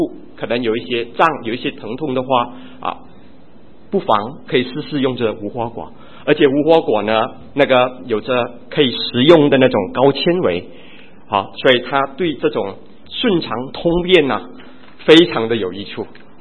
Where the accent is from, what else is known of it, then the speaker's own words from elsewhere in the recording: China; 甚至他们有一种讲法，就有点类似我们中国人，我们说水中捞月，就是做一些没有意义的事。